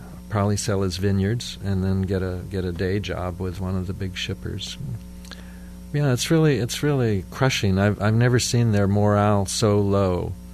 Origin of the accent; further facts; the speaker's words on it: San Luis Obispo, California, United States; When I was a kid in my hometown, we had 9 or 10 San Luis Obispo, by the way.